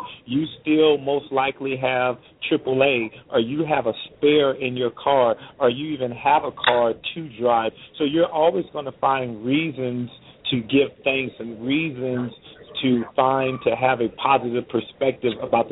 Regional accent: Compton, California, United States; Well, as you said, we grew up in Compton, California, and if anyone is familiar with Compton, California, at the time I grew up there, Compton, California was dubbed and noted as the worst city in America.

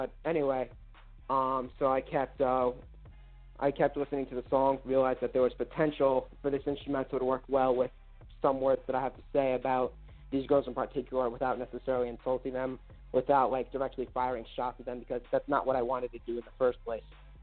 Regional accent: Suffern, New York, United States; I come from Suffern, New York, actually.

